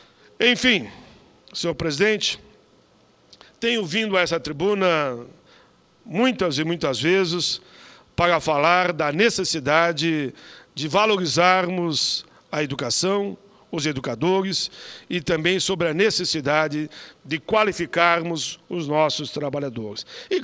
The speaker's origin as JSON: {"language": "Portuguese", "region": "Rio Grande do Sul", "country": "Brazil", "said": "senador Pimentel, que o meu estado, o Rio Grande do Sul"}